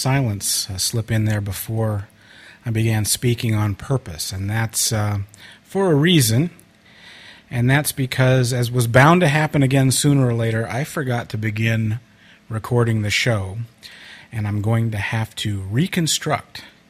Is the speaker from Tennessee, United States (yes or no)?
no; Chicago, Illinois, United States; And if you were growing up in Chicago then, as I was, that was a familiar song on the radio about